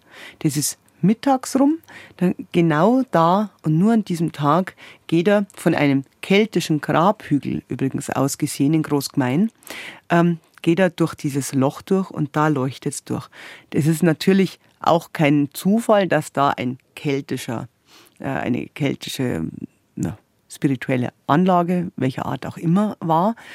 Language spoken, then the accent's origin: German; Bavaria, Germany; Bei uns in Bayern gibt es nämlich ganz natürlich.